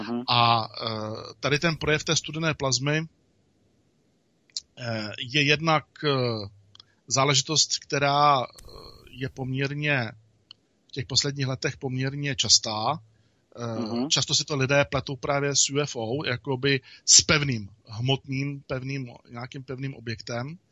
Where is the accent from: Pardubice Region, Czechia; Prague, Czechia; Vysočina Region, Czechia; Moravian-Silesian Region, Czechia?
Pardubice Region, Czechia; Třemošnice; Přelouč, to je mý rodiště prakticky. Já jsem... Pocházím z Třemošnice.